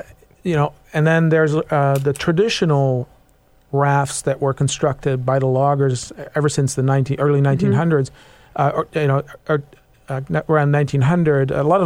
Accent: Netherlands; now in Seattle, United States; I was raised in the Netherlands, kind of a you know, seafaring nation. And when I moved here to Seattle

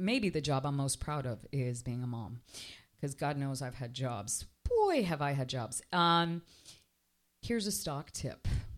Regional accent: Coral Gables, Florida, United States; a new restaurant here in Coral Gables, my hometown, called Ad Lib.

